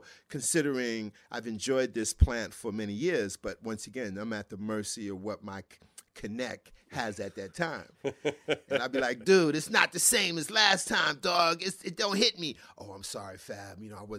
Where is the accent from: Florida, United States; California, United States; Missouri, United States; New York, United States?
New York, United States; Yeah, growing up in New York, you